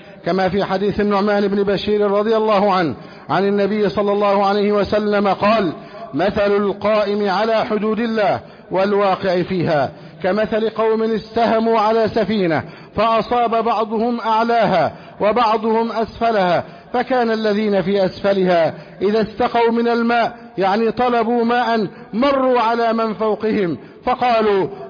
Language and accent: Arabic; Egypt; أن يحفظ بلدنا مصر أمنا أمانا